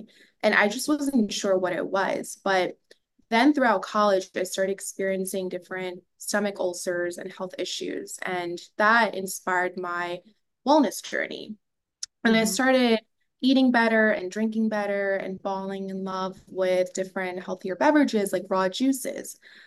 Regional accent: New Jersey, United States; So a little bit about myself. I grew up in New Jersey and I founded ESW Beauty when I was 22.

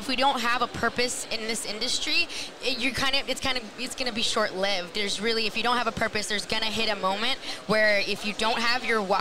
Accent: Los Angeles, California, United States; from LA, born and raised.

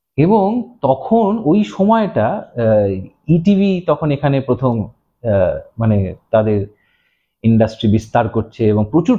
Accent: Kolkata, West Bengal, India; মানে সাউথ ক্যালকাটার কথা বলছি, এরকম জায়গায় বড় হয়েছি।

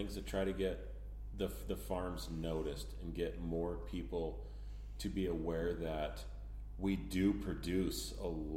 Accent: Montana, United States; I was born in the Bitterroot. Family's been in the Bitterroot forever. And then I went to Missoula and stuff.

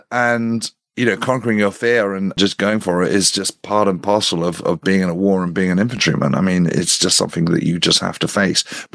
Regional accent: United Kingdom; which obviously being a Brit

